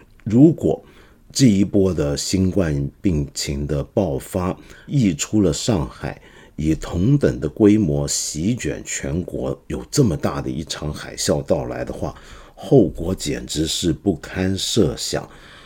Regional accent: Hong Kong; 那个语言其实我作为一个香港人已经很熟悉

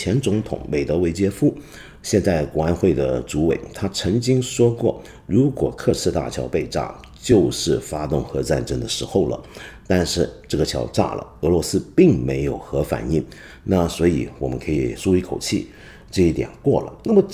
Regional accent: China; 那么这个我们中国人大家都可以稍微放心

